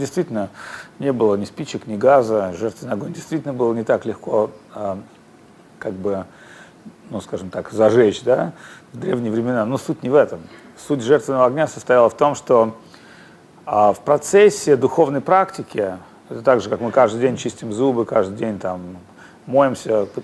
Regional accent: Saint Petersburg, Russia; жил в депрессивном Петербурге, откуда я родом.

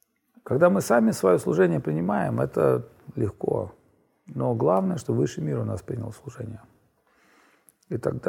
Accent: Saint Petersburg, Russia; спросили, ты откуда? Я говорю, из Питера.

